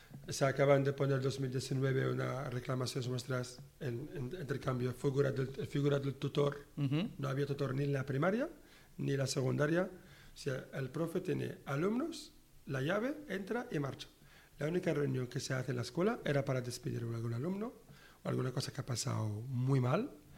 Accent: Chefchaouen, Tanger-Tetouan-Al Hoceima, Morocco; Yo y otros compañeros somos de Shawen y podemos aportar mucho.

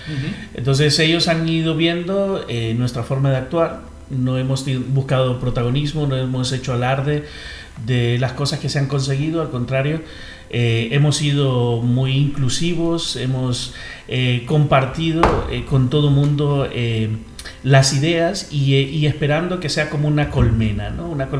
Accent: Honduras; Nosotros como hondureños ya colaboramos enviando dinero y remesas.

